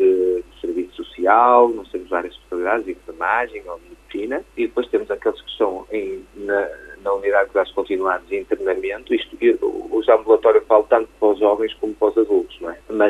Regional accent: Barcelos, Braga, Portugal; estou feliz como barcelense

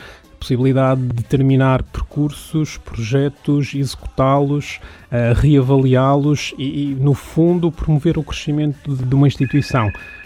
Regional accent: Portugal; moved away; uma das principais decisões que eu tomei quando saí de Portugal foi estaria sempre em contacto com a minha cidade natal e com o meu país.

